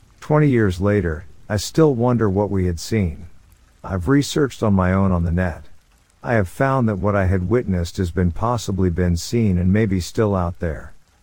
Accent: North Carolina, United States; I'm from Western North Carolina in the Blue Ridge Mountains. I'm a deer hunter

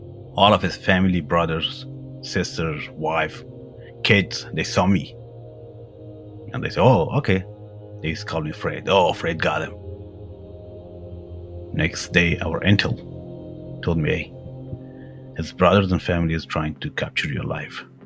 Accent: Afghanistan; first language Persian; English is a second language; My main language is Persian, which is Farsi or Dari, they're all the same. So I speak Pashto, which is second language of Afghanistan. I speak a little bit Urdu and Arabic and English.

